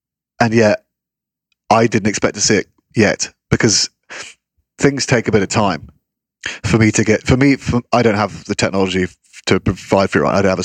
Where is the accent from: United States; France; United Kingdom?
United Kingdom; again, this is me being very British here, but it's all about cricket, so it might not make much sense to half your audience.